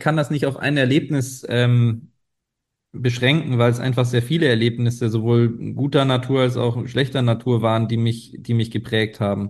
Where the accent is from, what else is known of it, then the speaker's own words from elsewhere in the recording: Bavaria, Germany; wir kommen ja beide aus Bayern